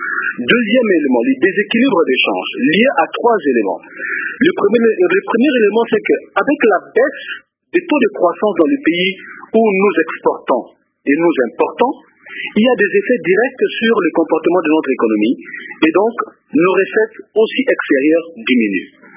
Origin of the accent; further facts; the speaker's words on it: DR Congo; En tant que Congolais